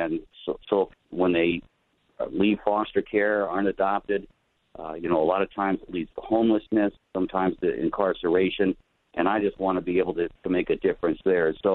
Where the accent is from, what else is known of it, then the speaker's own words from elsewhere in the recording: Milwaukee, Wisconsin, United States; also born or lived in Iowa; Well, I am actually born in Iowa, but when I was just 3 years old, my parents moved into Milwaukee. So I grew up in the northwest side of Milwaukee and went to college out in the state of Iowa